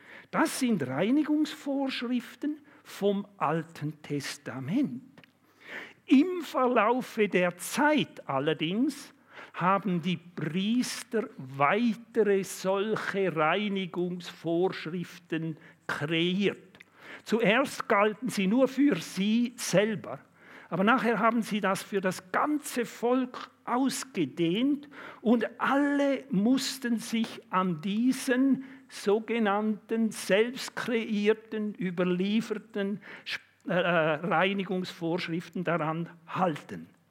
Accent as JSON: {"language": "German", "town": "Luzern", "region": "Lucerne", "country": "Switzerland", "said": "also bei uns in Luzern und Umgebung, in der Zentralschweiz gibt es das."}